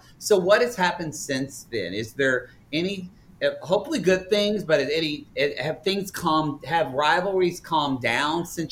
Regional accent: Oklahoma, United States; I know what this is because I'm from Oklahoma

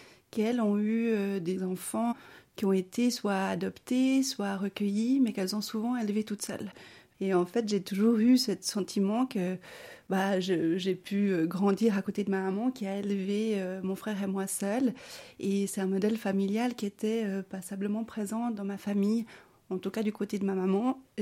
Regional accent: Bolivia; now in Lausanne, Switzerland; J'ai grandi, d'abord j'ai passé mon enfance en Amérique du Sud, en Bolivie. Mon papa est bolivien et ma maman suissesse.

